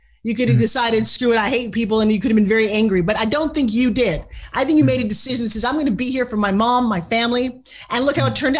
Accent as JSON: {"language": "English", "region": "New York", "country": "United States", "said": "I'm from South Long Island."}